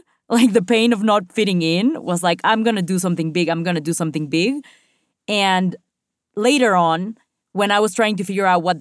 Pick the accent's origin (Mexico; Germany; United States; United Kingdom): Mexico; because I am Mexican, I am from Latin America